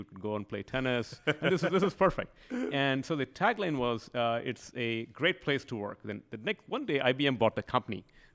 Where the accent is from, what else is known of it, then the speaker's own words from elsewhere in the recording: India; also born or lived in Chennai / Mumbai / Bengaluru; I was born in India, in Madras.